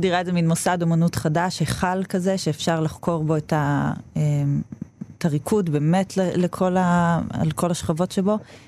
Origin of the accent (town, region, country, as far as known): Herzliya, Tel Aviv District, Israel; born or raised there